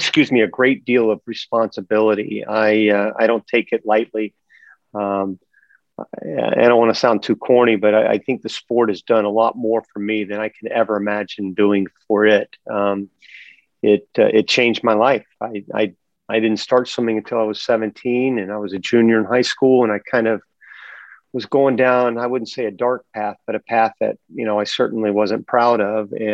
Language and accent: English; Winter Haven, Florida, United States; I grew up in Winter Haven, Florida, which is right in the middle of the state. And my hometown is about 70% water.